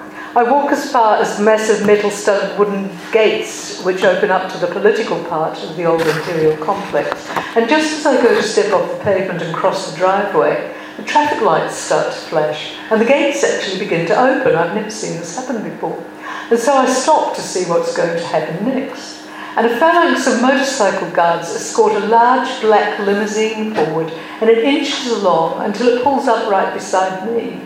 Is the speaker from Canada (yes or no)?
no; Australia; And in the end, I just give up and I say, "Look, I'm from Australia."